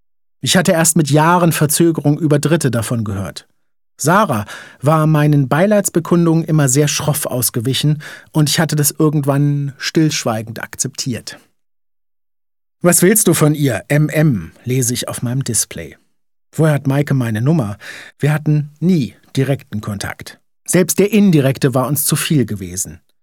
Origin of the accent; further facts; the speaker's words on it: Hanover, Lower Saxony, Germany; Ich komme aus Fahrenwald, Arbeiterviertel, Kontinentalwerk, Wohnhäusereien mit immensem Dämmmaterial.